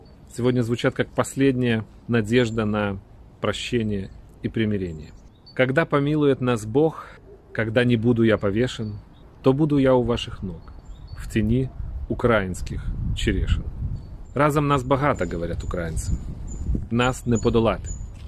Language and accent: Russian; Vilnius, Vilnius County, Lithuania; Пушкин стоял и будет стоять в моем родном городе, в Вильнюсе.